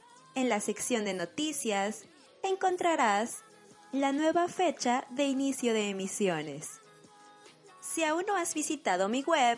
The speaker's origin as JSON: {"language": "Spanish", "country": "Mexico", "lives_now": "Germany", "said": "una mexicana viviendo en Alemania"}